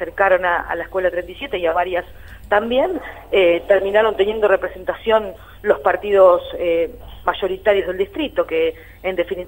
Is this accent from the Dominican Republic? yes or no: no; Argentina; como ciudadanos y como argentinos